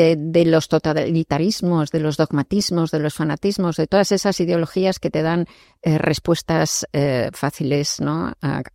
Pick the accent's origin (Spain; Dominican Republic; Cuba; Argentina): Spain; Madrid, Community of Madrid; Soy de Madrid y también he pasado por momentos de decir, detesto Madrid y tal, y ahora estoy con un amor completo por la ciudad